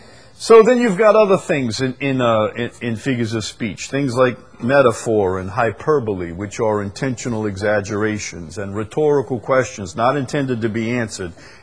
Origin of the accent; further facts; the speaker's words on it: Chalmette, Louisiana, United States; But then again, I'm from Chalmette, and some things were incomprehensible to us, you know, like ballet and opera